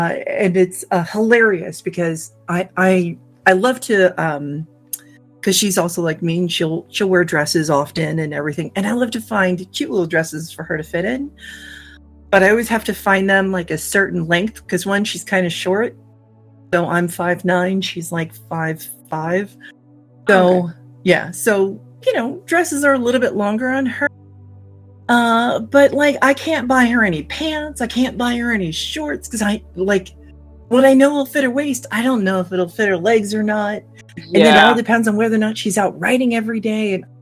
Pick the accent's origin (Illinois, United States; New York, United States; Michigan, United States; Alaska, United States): New York, United States; because I come from New York and off Long Island, and we used to go surfing and swimming and everything.